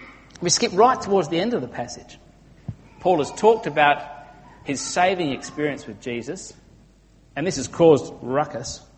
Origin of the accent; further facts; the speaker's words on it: Papua New Guinea; born there; I was born not in this country. I was born in Papua New Guinea in 1975, the year that Papua New Guinea gained independence.